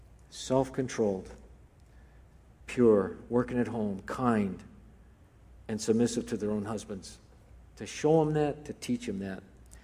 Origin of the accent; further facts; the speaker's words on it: Wonder Lake, Illinois, United States; I grew up in Wonder Lake, Illinois, and I went to the Wonder Lake Bible Church.